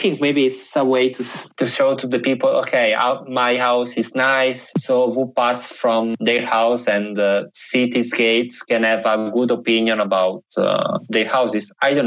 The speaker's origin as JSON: {"language": "English", "country": "Italy", "said": "Yes, I know I'm from Italy and Italy is famous for using ants a lot"}